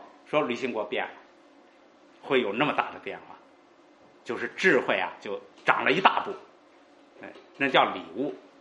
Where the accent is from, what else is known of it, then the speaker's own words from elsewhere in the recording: China; 我那个时候就想到我们中国人的那个国际关系战略啊